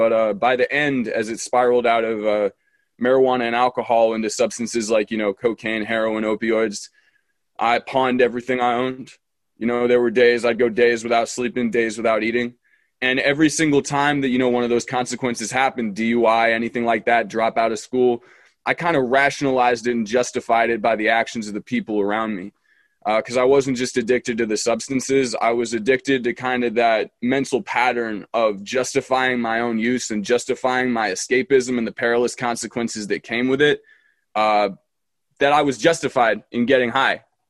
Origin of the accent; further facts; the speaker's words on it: Washington, District of Columbia, United States; And I was born and raised in Washington, D.C., but Vermont's always been close to my heart.